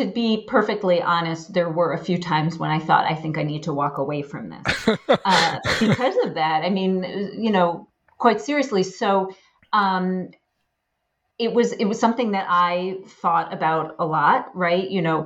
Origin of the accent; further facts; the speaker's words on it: United States; really delimited so many of my experiences as a Jew and as an American.